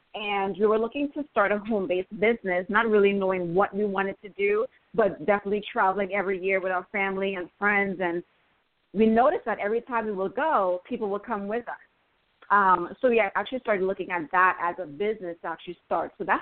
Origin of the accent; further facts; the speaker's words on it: Trinidad & Tobago; I'm actually from the Caribbean, from Trinidad and Tobago